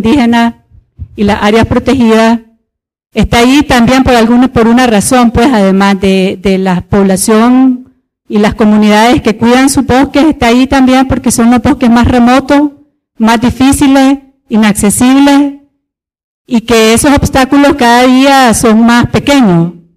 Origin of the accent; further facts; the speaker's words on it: Nicaragua; soy nicaragüense.